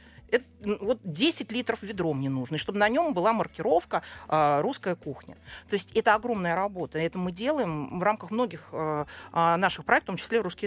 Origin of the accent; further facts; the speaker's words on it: Dolgoprudny, Moscow Oblast, Russia; Я сама из Долгопрудного, из Подмосковья, но это считается одно и то же, потому что всю жизнь и в Москве, и работаем, и живем рядом.